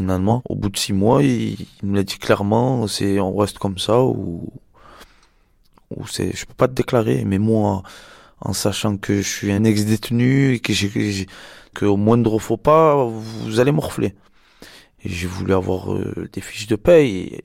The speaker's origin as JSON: {"language": "French", "town": "Marseille", "region": "Provence-Alpes-Côte d'Azur", "country": "France", "said": "J'ai 29 ans, je suis de Marseille, du 3e arrondissement."}